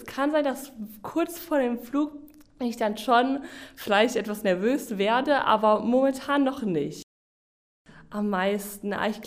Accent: Bonn, North Rhine-Westphalia, Germany; Ich komme aus Bonn und werde nach Uganda fliegen.

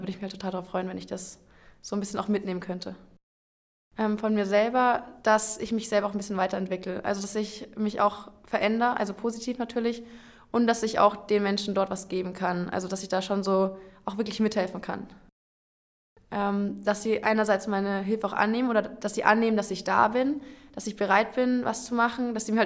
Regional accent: Windach, Bavaria, Germany; ich komme aus Windach, es ist in der Nähe von Landsberg in Bayern

